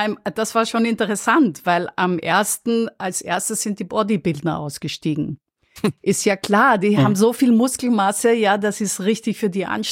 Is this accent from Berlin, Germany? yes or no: yes; Berlin, Germany; wenn man als Berliner nicht in der Uckermark war, dann verdient man es eigentlich nicht, hier zu leben